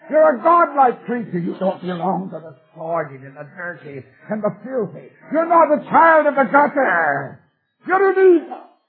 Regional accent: Canada; Now, that doesn't mean much to you democratic Americans. But I'm a Canadian. We have a queen.

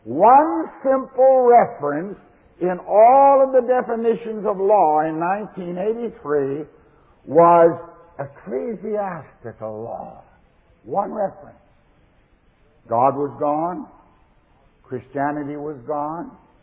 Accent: Canada; Now, as a Canadian, I was alarmed at what I heard.

